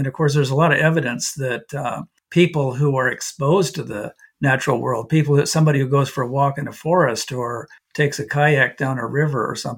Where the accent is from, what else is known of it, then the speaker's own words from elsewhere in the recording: Oregon, United States; I grew up in Southern Oregon, way South Oregon, down near Medford, Oregon, and that was logging country.